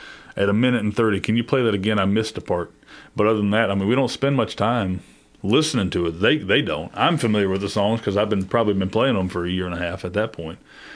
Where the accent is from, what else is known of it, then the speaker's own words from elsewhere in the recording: Texas, United States; I grew up in Texas with my granddad, and barbed wire and bouquets kind of comes to mind